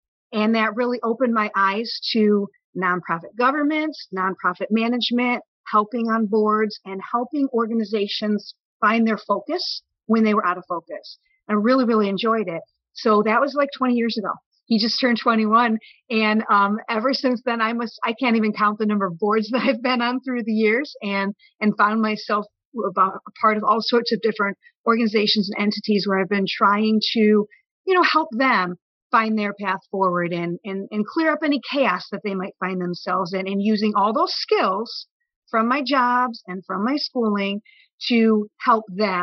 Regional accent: Bloomingdale, Illinois, United States; now in Northwest Indiana, United States; So growing up in Illinois, spent most of my time in the suburban Chicagoland suburbs, and again, grew up in Bloomingdale, and then went to college out in Joliet.

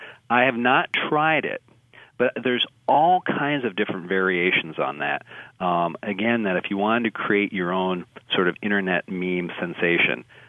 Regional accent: Deer River, Minnesota, United States; When I first moved back to Minnesota, I grew up in Deer River, just down the road from you there.

